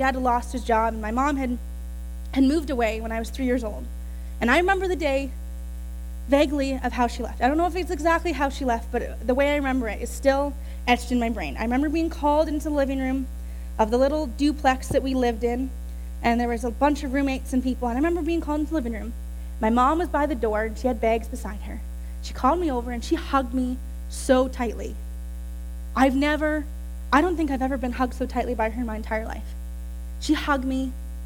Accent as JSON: {"language": "English", "town": "New Westminster", "region": "British Columbia", "country": "Canada", "tie": "born there", "said": "So I was born on September 25th, 1997, at 7:30 in the morning in the New Westminster Hospital to my parents, Roger and Bonnie."}